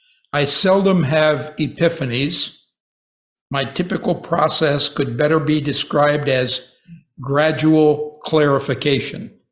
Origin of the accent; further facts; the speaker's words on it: Binghamton, New York, United States; I was born in Binghamton, New York, a small city near the Pennsylvania border, about halfway between New York City and Buffalo. We never lived in the city. I was brought up in a combination of small town and farming countryside.